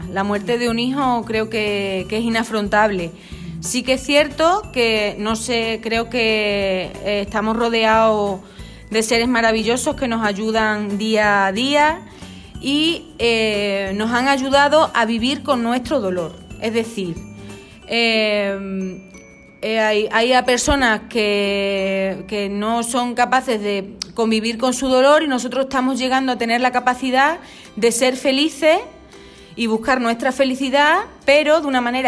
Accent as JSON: {"language": "Spanish", "town": "Guareña", "region": "Extremadura", "country": "Spain", "said": "Nosotros somos de Guareña."}